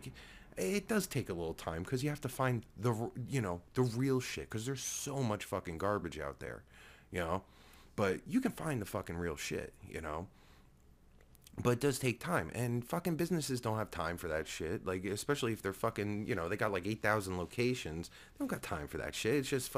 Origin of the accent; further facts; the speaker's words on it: New Jersey, United States; I'm not, you know, I'm from Jersey and everything